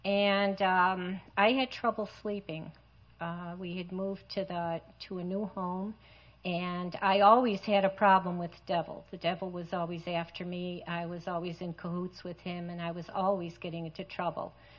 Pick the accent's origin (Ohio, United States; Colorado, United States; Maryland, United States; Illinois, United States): Illinois, United States; Chicago; because I came from Chicago